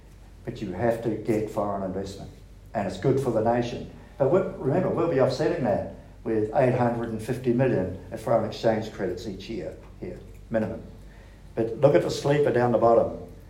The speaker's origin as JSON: {"language": "English", "country": "New Zealand", "said": "Not because I'm a Kiwi, a very proud Kiwi."}